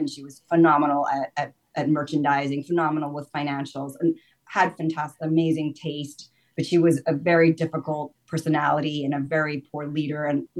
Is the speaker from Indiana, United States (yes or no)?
no; New York, United States; living in LA for a year as a New Yorker or a city person that's very global, it was like I felt like I needed to eject myself and go back to reality. So yeah, it was the perfect time. So yeah, so then I moved back to New York